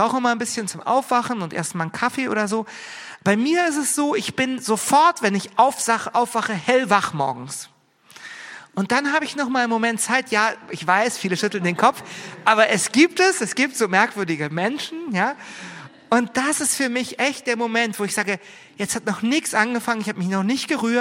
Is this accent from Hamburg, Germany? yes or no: no; Berlin, Germany; Ja, ich bin ja Berliner und von daher liebe ich eigentlich die Hektik und den Stress der Großstadt